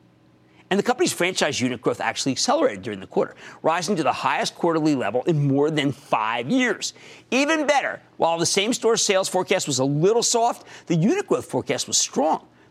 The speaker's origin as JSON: {"language": "English", "region": "New Jersey", "country": "United States", "said": "let's go to Charles in my home state of New Jersey."}